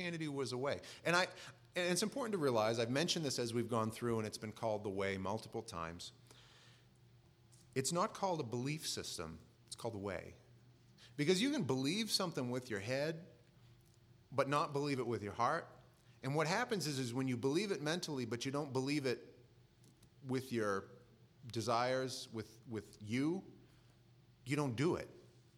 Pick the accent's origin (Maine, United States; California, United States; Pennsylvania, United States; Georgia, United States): Maine, United States; well, you know, I'm from Maine. He's not going to mess with me.